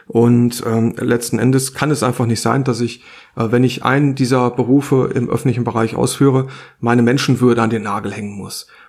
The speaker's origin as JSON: {"language": "German", "town": "Saarbrücken", "region": "Saarland", "country": "Germany", "said": "bei uns in Saarbrücken"}